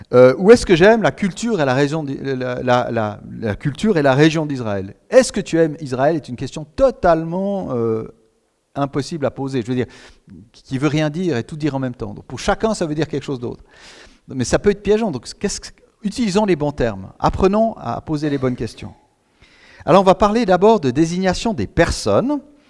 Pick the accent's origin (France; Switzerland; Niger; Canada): Switzerland; now in United States; Si je dis je suis Suisse, ils ne vont rien comprendre.